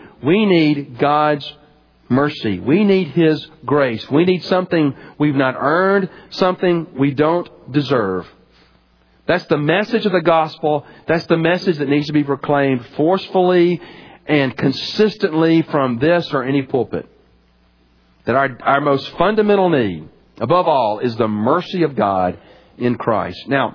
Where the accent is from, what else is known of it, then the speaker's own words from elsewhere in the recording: Birmingham, United States; when I was a child growing up in Birmingham, and Birmingham being, you know, a decent-sized city, I actually grew up in what's called Center Point, which is the northeast part of town, just outside the city limits.